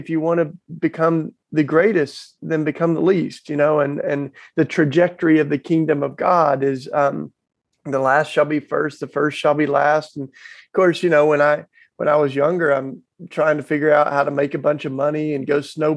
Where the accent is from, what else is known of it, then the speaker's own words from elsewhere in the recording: Tennessee, United States; accent: Southern; Well, I grew up down south. That's why I've got my charming Southern accent. I grew up down in the Bible Belt in Tennessee.